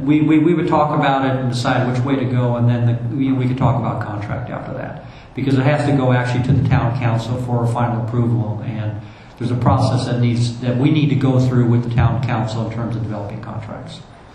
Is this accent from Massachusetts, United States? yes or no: no; San Diego, California, United States; And I'm from San Diego, a beach community.